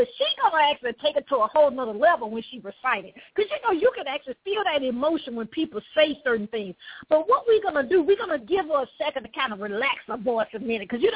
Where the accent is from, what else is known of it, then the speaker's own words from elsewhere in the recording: the South, United States; You know, I'm from the South, so I can talk about it.